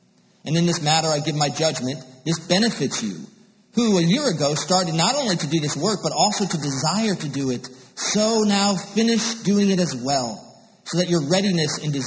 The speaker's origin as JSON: {"language": "English", "region": "Connecticut", "country": "United States", "moved": "as an adult", "said": "I am originally from Connecticut. I came south to go to college"}